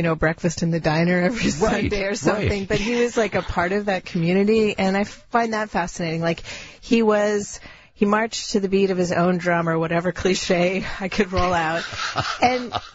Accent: Winnipeg, Manitoba, Canada; I was born in Winnipeg, and so I grew up listening to the CBC

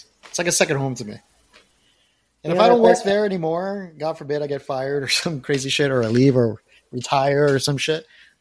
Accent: Miami, Florida, United States; I mean, I'm from Miami, and it's hot for me, you know?

